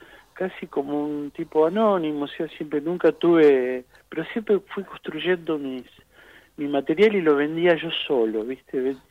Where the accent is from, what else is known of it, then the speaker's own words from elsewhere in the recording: Argentina; moved away as an adult; now in Madrid, Spain; Como tantos argentinos, el gran éxodo.